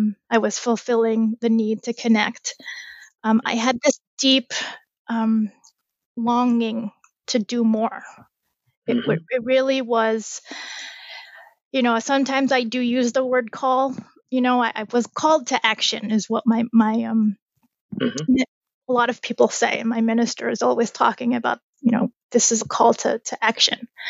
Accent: Spring Valley, New York, United States; I have this great group of friends from my hometown in Spring Valley, New York.

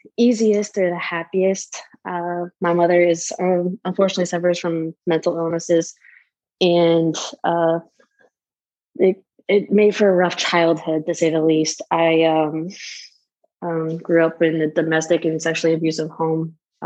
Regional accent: Stuttgart, Baden-Württemberg, Germany; So I was born in Germany, Stuttgart, Bad Cannstatt. It's about an hour and a half southwest of Frankfurt, near the French and Austrian borders. Spent most of my early childhood there.

